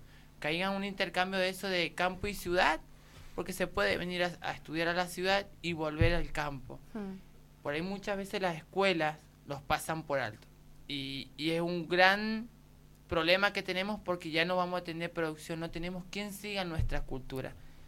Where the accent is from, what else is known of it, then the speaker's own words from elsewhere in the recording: Mendoza, Argentina; a nosotros como mendocinos, como argentinos, nos pasa y nos está atravesando mucho